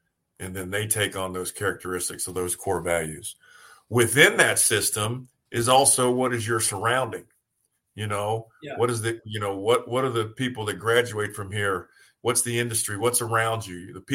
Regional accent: Deer Park, Ohio, United States; and I'm from Deer Park, Ohio.

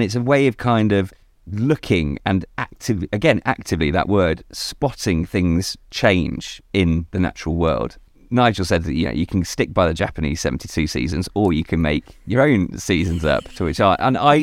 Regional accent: Birmingham, West Midlands, United Kingdom; I was born and raised in Birmingham, the most landlocked place. In fact, the most landlocked point in the country is about a mile down the road from Mum and Dad's house. Like, you can't be further away from the sea where I was born.

